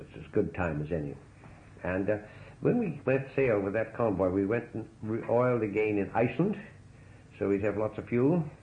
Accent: Canada; as one Canadian there, I should call as a Canadian rather than with the others.

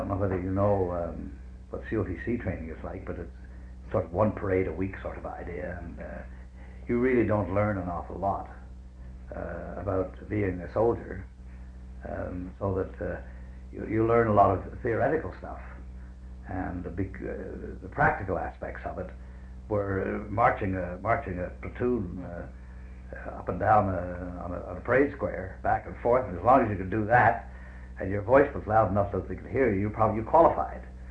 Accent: Thetford Mines, Quebec, Canada; in my hometown of Thetford Mines, where I lived at the time.

